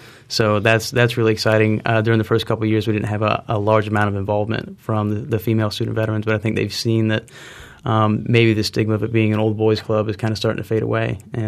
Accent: Tallahassee, Florida, United States; And I grew up here in Tallahassee. I'm a Tallahassee native.

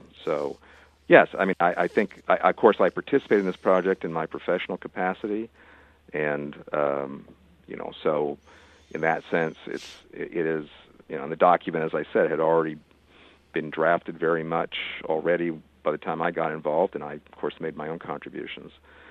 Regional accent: Washington, District of Columbia, United States; I remember going to the mosque actually later when I grew up near Washington, D.C., in Washington

